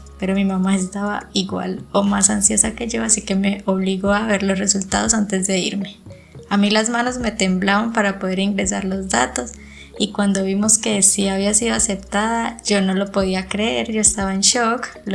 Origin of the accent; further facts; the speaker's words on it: Labrada, Caldas, Colombia; Yo soy de Labrada Caldas y viví allí toda mi época del colegio hasta que ingresé a la universidad.